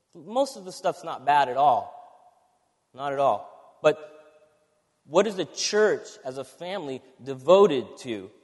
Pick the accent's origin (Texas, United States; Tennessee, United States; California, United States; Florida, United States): California, United States; By the way, we're from California, so go easy on us.